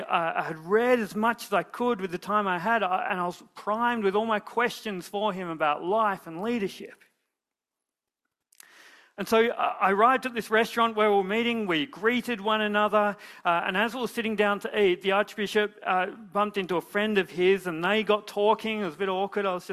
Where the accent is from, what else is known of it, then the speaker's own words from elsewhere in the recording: Huonville, Tasmania, Australia; mate, I'm from Huonville.